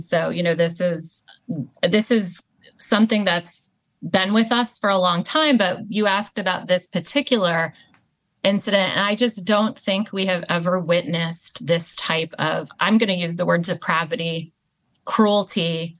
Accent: United States; And this unapologetic Palestinian identity that I have now is not how it always has been, because I did grow up in the U.S.

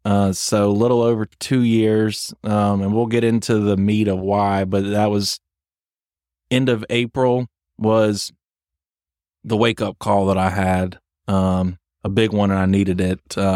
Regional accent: Charlotte, North Carolina, United States; But grew up in Charlotte, two loving parents, have a sister 2.5 years younger than me.

